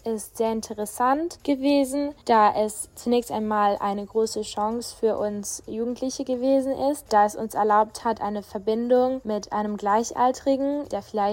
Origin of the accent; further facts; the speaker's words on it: Italy; ich bin 15 Jahre alt, bin Italienerin und besuche seit meinem dritten Lebensjahr die deutsche Schule